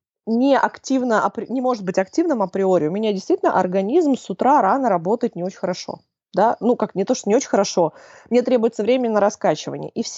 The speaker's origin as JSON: {"language": "Russian", "region": "Moscow", "country": "Russia", "tie": "born or raised there", "said": "Я городской житель, я выросла в Москве, родилась, выросла в Москве. Я прожила всю жизнь в квартирах"}